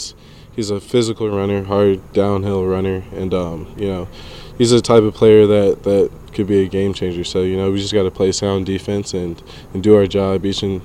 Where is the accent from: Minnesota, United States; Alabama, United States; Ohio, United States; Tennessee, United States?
Minnesota, United States; this whole entire growing up in Minnesota and going to Minnesota is a special thing